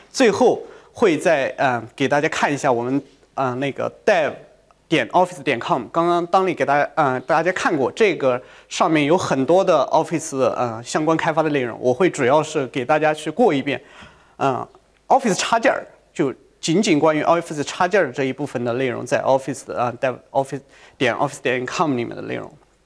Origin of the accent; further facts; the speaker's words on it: China; 我们中国人有一句古话叫"行百里者半九十"